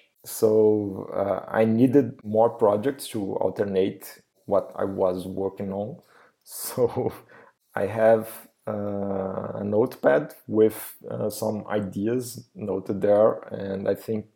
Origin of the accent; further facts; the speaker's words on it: Brazil; English is a second language; from Brazil.